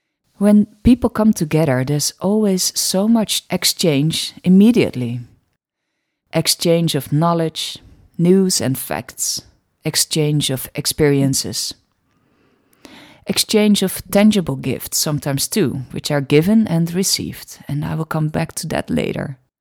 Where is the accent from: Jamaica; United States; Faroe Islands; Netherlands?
Netherlands; accent: Dutch; first language Dutch; English is a second language; Usually this podcast is in Dutch, as you may hear from my accent.